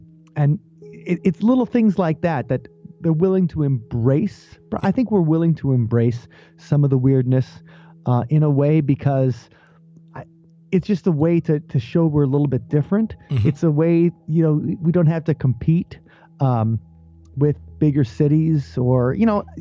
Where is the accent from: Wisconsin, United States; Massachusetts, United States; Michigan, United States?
Wisconsin, United States; is because growing up in Wisconsin, while the, you know, you can make jokes about the dairy state and stuff, it's a beautiful place.